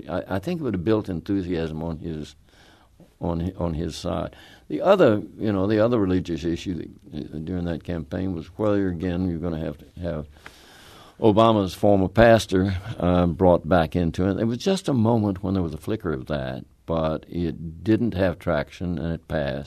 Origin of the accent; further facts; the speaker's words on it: the South, United States; as one who was born and raised in the South, it was haunting.